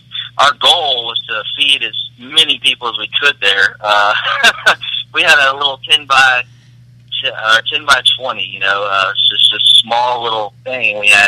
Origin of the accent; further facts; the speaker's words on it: United States; I understand, don't get me wrong, I'm American.